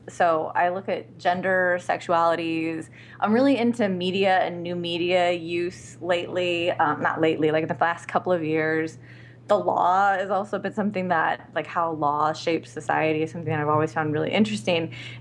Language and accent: English; Los Angeles, California, United States; I'm born and raised in Los Angeles.